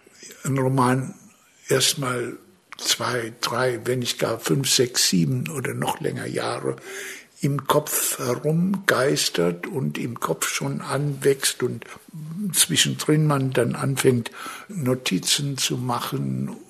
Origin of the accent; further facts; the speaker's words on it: Rhineland-Palatinate, Germany; Als Pfälzer bin ich Anti-Preuße.